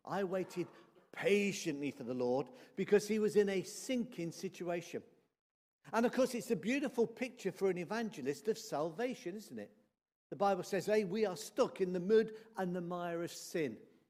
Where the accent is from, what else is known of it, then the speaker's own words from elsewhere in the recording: Midlands, United Kingdom; I grew up in the Midlands. I have been landlocked all my life.